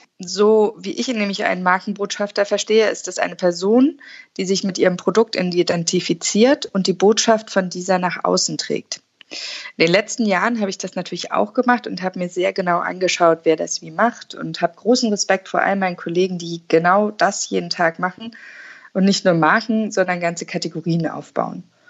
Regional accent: Berlin, Germany; ich komme aus Berlin

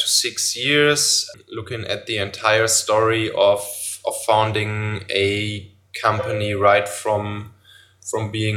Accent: North Rhine-Westphalia, Germany; now in Hamburg, Germany

